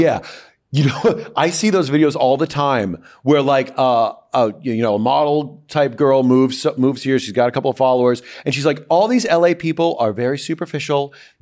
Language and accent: English; Florida, United States; also born or lived in Philadelphia; I was raised in Florida, but I spent so much time in Philly, I kind of stopped saying I was from Florida